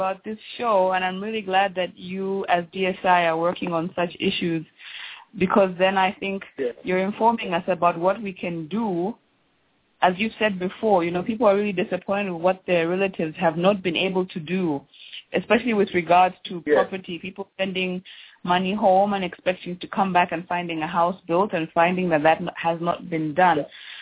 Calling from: Germany; and I'm calling from Germany.

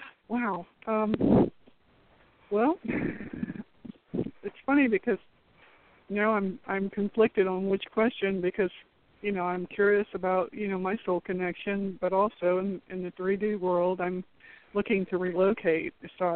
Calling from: Florida, United States; I'm calling from Florida.

